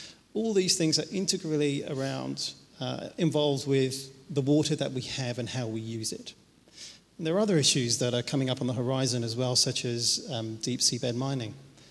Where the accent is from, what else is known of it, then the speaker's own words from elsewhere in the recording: New Zealand; That's what motivated me to actually engage in my life as a New Zealander.